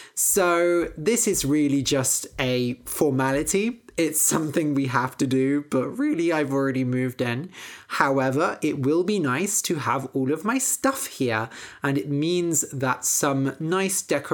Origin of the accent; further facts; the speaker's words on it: Bath, South West England, United Kingdom; also born or lived in Bristol; I grew up in Bath and sure, I went to university, but after graduating, I came back to Bath and lived there for a few years. And then even when I lived in Bristol, Bristol is really close to Bath.